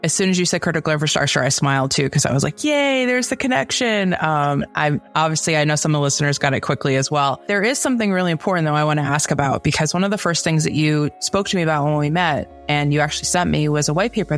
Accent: New England, United States; I grew up in New England, so I'm surprised I'm shocked by this

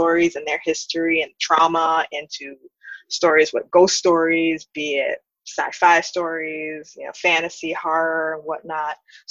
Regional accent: New York City, New York, United States; I'm born and raised in New York, New York City, specifically Queens

